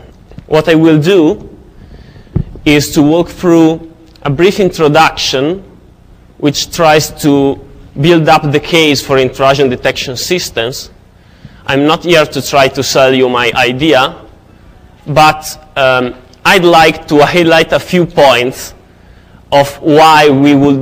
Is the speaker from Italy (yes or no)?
yes; Italy; English is a second language; I come from Italy.